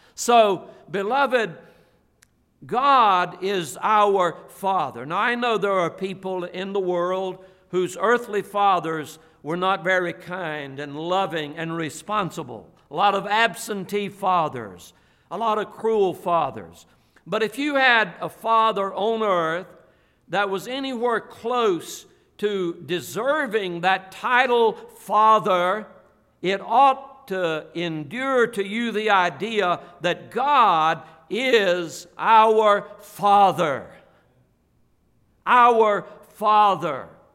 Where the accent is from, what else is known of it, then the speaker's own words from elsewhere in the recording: Dublin, Georgia, United States; born there; I was born in Dublin, Georgia in 1948. That's 69 years ago.